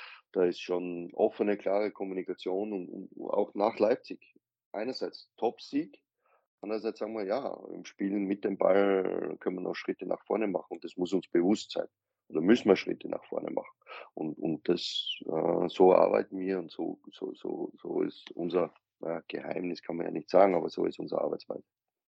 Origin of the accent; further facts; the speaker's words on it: Austria; dann der Co-Trainer ist Österreicher, ich bin Österreicher